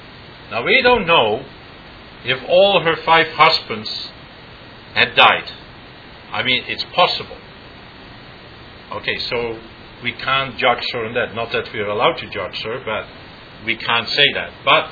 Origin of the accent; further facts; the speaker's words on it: Netherlands; now in Canada; because I'm from Holland, they are very loose morally. Far more even than what we see here in Canada.